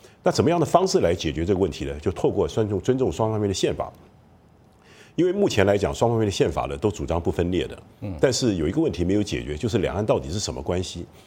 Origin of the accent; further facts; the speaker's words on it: Taiwan; 就是说我既是台湾人也是中国人。